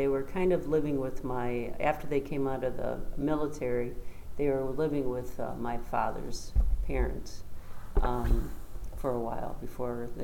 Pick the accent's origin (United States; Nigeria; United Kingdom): United States; Inkster, Michigan; born there; I was born in Inkster, Michigan, so 1959. And I was one of 12 children.